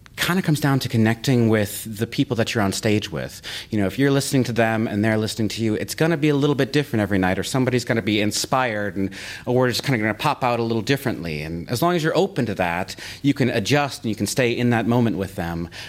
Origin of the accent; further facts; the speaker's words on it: Minnesota, United States; now in Chicago, United States; Yes, I am from Minnesota. I, you know, grew up, went to high school here, went to college here